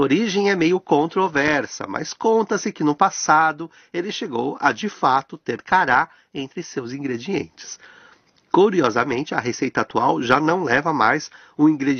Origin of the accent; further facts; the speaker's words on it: Santos, São Paulo, Brazil; famoso na região de Santos, litoral de São Paulo, onde eu cresci